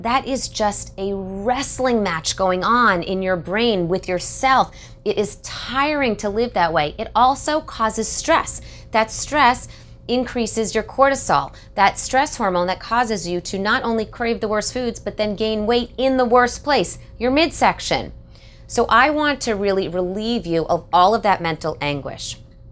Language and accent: English; Boston, Massachusetts, United States; I remember being in Boston, my hometown